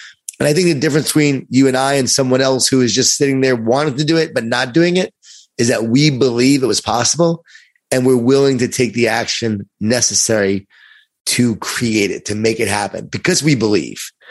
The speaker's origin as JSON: {"language": "English", "region": "New York", "country": "United States", "moved": "yes", "said": "I'm from Long Island too, but yours is a lot stronger than me, right? Because you're still there. I moved away. I got Southernized."}